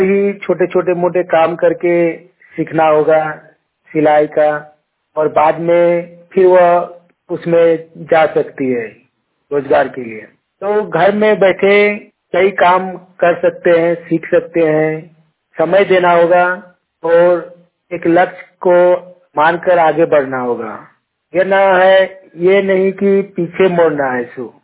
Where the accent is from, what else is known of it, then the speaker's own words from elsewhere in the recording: Jharkhand, India; ग्राम कसमार टट्टी, पंचायत कसमार, जिला बोकारो, राज्य झारखंड का निवासी हूँ।